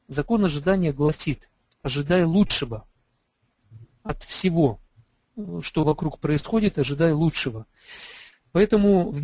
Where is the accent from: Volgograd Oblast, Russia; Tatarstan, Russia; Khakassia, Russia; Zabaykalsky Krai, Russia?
Zabaykalsky Krai, Russia; Chita; Жена моя из Питера, а я из Читы. Читай, это место, куда ссылали декабристов. В общем, это самое как бы наипоганейшее место в России. Вот там я родился, представляете, в трущобах российских.